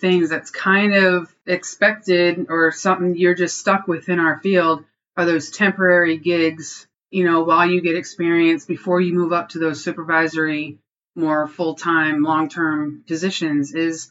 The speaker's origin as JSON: {"language": "English", "region": "Massachusetts", "country": "United States", "tie": "born or raised there", "lives_now": "Georgia, United States", "said": "I grew up in Massachusetts. I thought I'd be working for Mass Wildlife, the state agency, you know, just love the people. And here I am in Georgia and all my mentors have retired."}